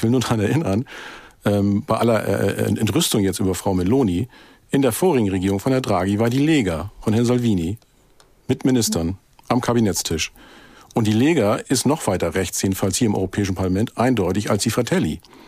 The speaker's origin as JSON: {"language": "German", "region": "Schleswig-Holstein", "country": "Germany", "said": "Ich komme aus Schleswig-Holstein."}